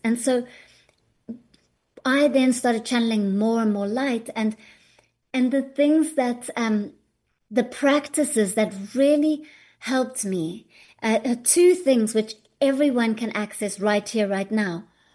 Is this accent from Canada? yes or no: no; South Africa; born there